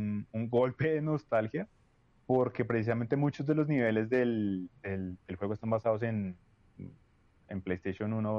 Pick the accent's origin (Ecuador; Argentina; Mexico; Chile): Argentina; yo soy argentino.